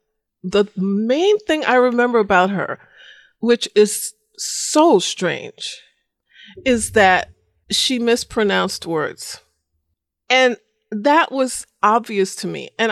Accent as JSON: {"language": "English", "town": "New York City", "region": "New York", "country": "United States", "tie": "born there", "said": "I was born in the Bronx in New York City."}